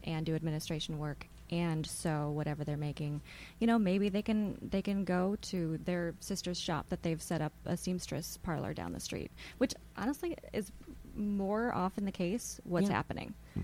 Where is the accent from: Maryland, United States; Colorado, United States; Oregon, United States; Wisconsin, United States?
Wisconsin, United States; I'm originally from Wisconsin and wanted to get back to the small community and knowing the people that I lived around.